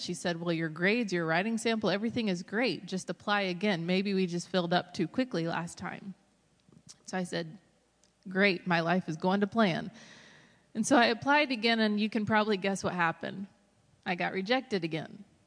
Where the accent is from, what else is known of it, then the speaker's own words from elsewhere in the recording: Greensboro, North Carolina, United States; I was born and raised in Greensboro, pastor's kid, homeschooled. Yeah, Greensboro, yeah.